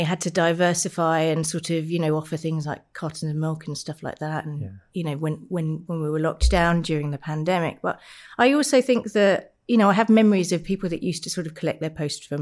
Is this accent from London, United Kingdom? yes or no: yes; Enfield, London, United Kingdom; In Enfield, North London.